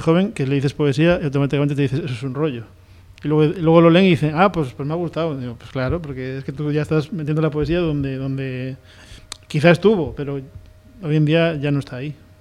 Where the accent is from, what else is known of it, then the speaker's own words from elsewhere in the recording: Cudón, Cantabria, Spain; para la gente de mi pueblo, de Cudón, que yo soy de Cudón.